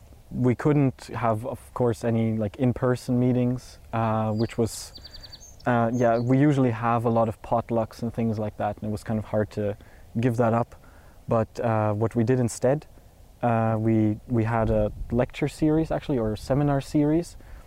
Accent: Kelowna, British Columbia, Canada; also born or lived in Germany; I was born in Germany and moved around there a bit, and then in 2013 we actually came to Kelowna, so in British Columbia, actually. So very different kind of Canada, full of wine and orchards

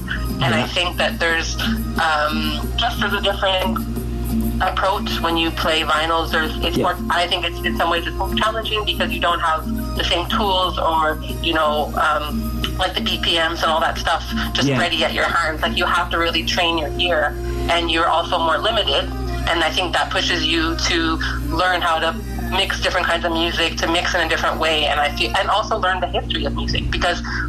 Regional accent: Montreal, Quebec, Canada; growing up in Montreal, in the Chateau, there was just diversity just seemed normal at that point.

